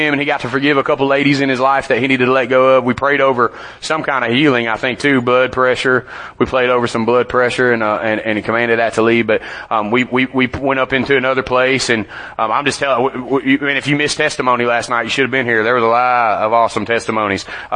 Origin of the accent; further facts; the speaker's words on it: Nashville, Tennessee, United States; I'm from Nashville, from Tennessee. And so I know a little bit about Nashville, and it's rough.